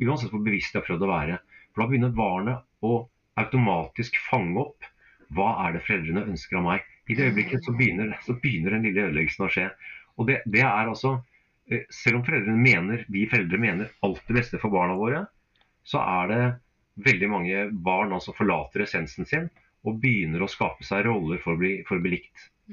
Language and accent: Norwegian; Bangladesh; also born or lived in India; now in Norway; Jeg vokste opp som prest og misjonærsønn, så jeg vokste opp i bussen i Bangladesh og India, kom tilbake til Norge som en liten villgutt, rett og slett